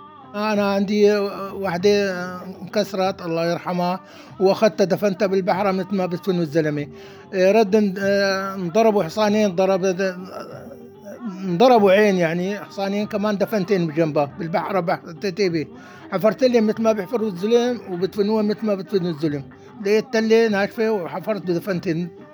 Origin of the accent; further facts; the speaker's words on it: Al-Abbadi, Rif Dimashq, Syria; قال منين انت؟ قلت له من العبادي. قال بعد العبادي ما في قريه؟